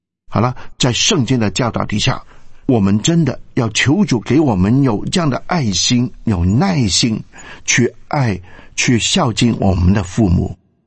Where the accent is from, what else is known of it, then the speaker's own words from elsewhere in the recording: China; 我们中国人有话说，百行孝为先，谁敢说不要爱父母啊？